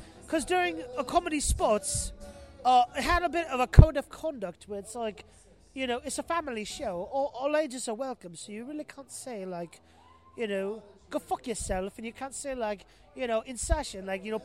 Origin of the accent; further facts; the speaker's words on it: Milwaukee, Wisconsin, United States; But, see, the truth of it is, I'm not really from Wolverhampton. I'm from Milwaukee in Wisconsin.